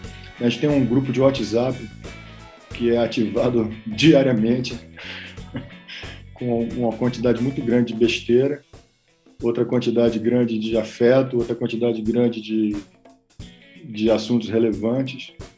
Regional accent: Salvador, Bahia, Brazil; born there; also born or lived in Nova Rodelas / Colombia / Los Angeles; Eu nasci em Salvador, mas tem uma relação muito, muito profunda com o sertão da Bahia.

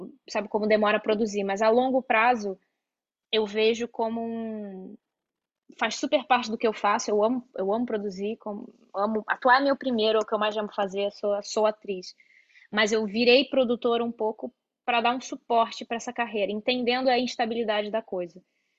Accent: Rio de Janeiro, Brazil; now in São Paulo, Brazil; mas não é como o Rio, que eu cresci no Rio e tem aquela.

